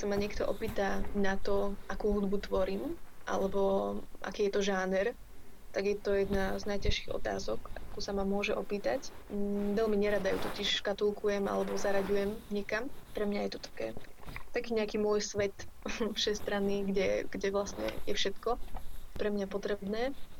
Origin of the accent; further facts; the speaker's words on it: Košice, Košice Region, Slovakia; Ja som teda z Košíc, ale začala som viacej jazdiť do Bratislavy.